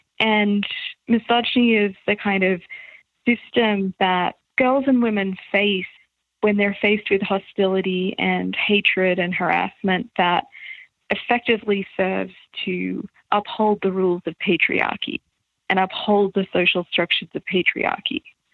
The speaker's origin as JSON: {"language": "English", "country": "Australia", "said": "For those listeners who aren't familiar, as I wasn't being Australian"}